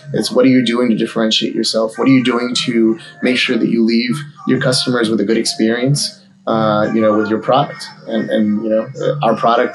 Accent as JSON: {"language": "English", "country": "Guatemala", "said": "Because I'm from Guatemala and we have hammocks everywhere."}